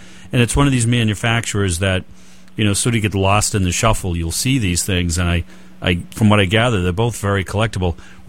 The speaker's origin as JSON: {"language": "English", "town": "Boston", "region": "Massachusetts", "country": "United States", "accent": "Boston", "said": "people tease me on my Boston accent"}